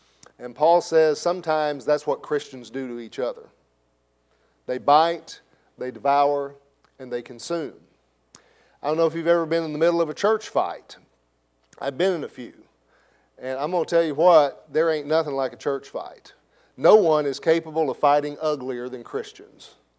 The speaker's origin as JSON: {"language": "English", "town": "Blytheville", "region": "Arkansas", "country": "United States", "tie": "born or raised there", "said": "when I was a kid growing up in Blytheville"}